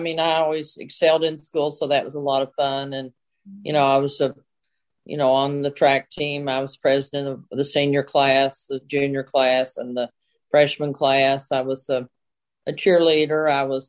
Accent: Lexington, Kentucky, United States; now in Ohio, United States; I grew up in Lexington, Kentucky, which is where this all takes place, and then I ventured on from there. So currently, I live in a farm in Ohio and raise my grandchildren.

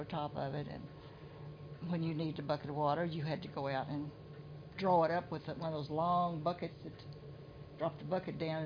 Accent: Louisville, Kentucky, United States; But when we came from Louisville and would visit my uncles that lived there in the summertime, you could not, we just couldn't stand that water.

